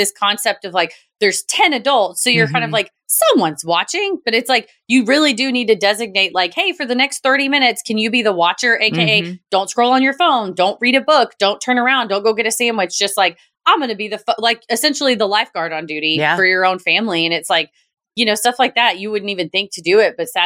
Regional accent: California, United States; My mom came to visit a couple times the first year I lived in Atlanta, and growing up in SoCal, lake life wasn't really something we got to experience often.

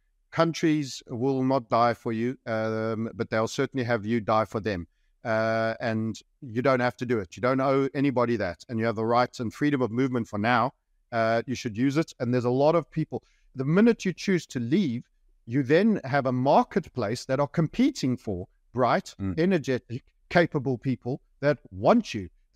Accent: South Africa; born there; I was born here in Southern Africa, and I loved it. And of course, I was born during the apartheid era.

